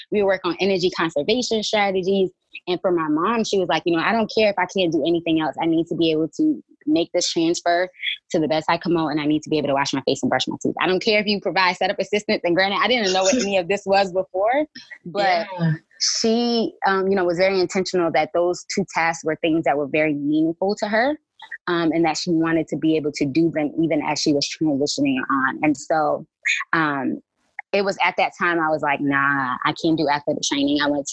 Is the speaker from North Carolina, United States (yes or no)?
yes; Bethel, North Carolina, United States; I rep the 252 all day. I'm from Bethel, North Carolina.